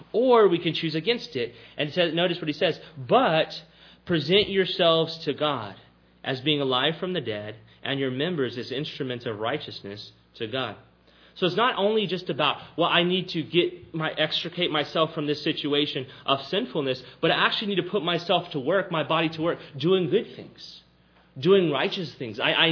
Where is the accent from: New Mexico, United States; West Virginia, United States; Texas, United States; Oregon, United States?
Texas, United States; Now, growing up in South Texas, I liked the word carne because it meant there was meat in there.